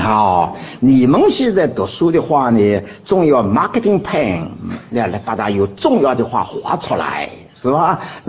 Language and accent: Chinese; China; 那我中国人呢，都是很注重福的